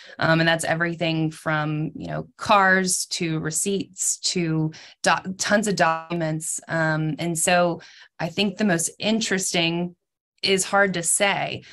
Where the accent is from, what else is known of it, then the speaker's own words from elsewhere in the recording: Memphis, Tennessee, United States; because I'm born and raised a Memphian. I'm from Memphis